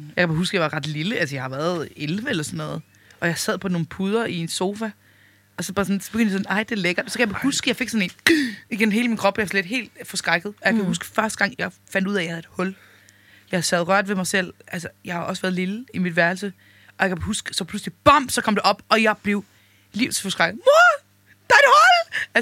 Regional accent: Faroe Islands; Jeg er færing.

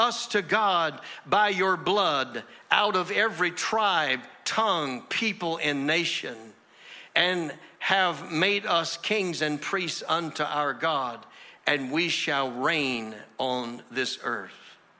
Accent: Laurinburg, North Carolina, United States; And it's like … is holding a crusade at the Armory and invites all of the people in Laurinburg, North Carolina. That was my hometown.

